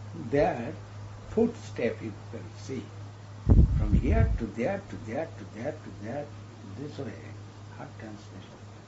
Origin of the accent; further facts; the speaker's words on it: India; English is a second language; moved away as an adult; Now I come out from India within 1.5 years.